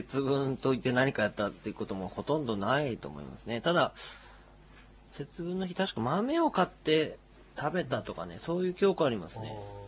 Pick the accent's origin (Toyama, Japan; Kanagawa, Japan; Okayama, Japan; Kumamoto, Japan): Okayama, Japan; 私は、岡山県で育ったものですけど、